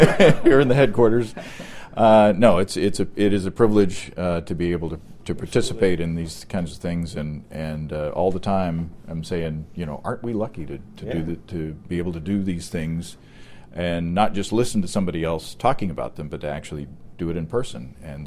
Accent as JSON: {"language": "English", "town": "Hot Springs", "region": "Arkansas", "country": "United States", "tie": "born or raised there", "said": "talk about myself for a while, that in my hometown in Hot Springs, Arkansas, there is a brewery down there that is housed now on the national park ground."}